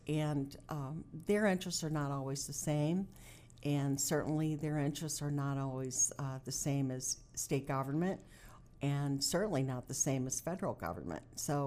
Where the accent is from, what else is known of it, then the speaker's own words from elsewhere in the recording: St. Louis, Missouri, United States; I grew up in the St. Louis area in West County before it was West County. At that time, it was pretty much country.